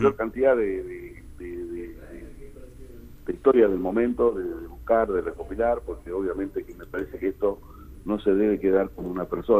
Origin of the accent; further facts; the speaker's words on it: Guachipas, Salta, Argentina; also born or lived in Sauce Redondo; nací en Sauce Redondo, soy de Guachipa y soy de la provincia de Salta.